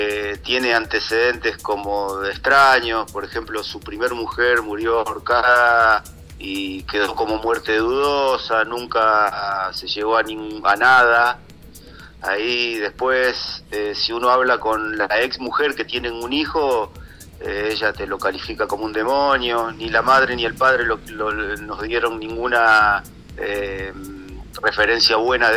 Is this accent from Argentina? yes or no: yes; Argentina; nosotros somos argentinos, nacidos, criados ahí